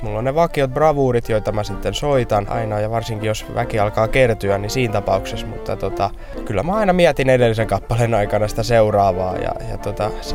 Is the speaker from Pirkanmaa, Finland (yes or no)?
no; Pori, Satakunta, Finland; mä sanoin, että totta kai mä oon Porista